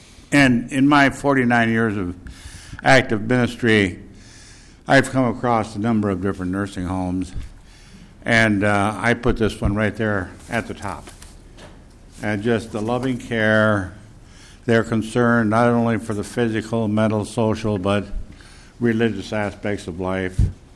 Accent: Watkins, United States; I grew up in Watkins, came back as pastor in 1995.

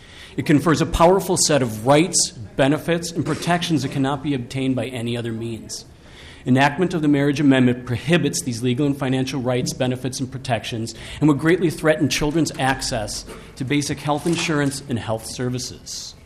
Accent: Chaska, Minnesota, United States; now in Minneapolis, United States; I grew up in Chaska. I was educated at St. Olaf College, went to University of Minnesota for my medical degree and also for my pediatric residency. My family and I live in South Minneapolis.

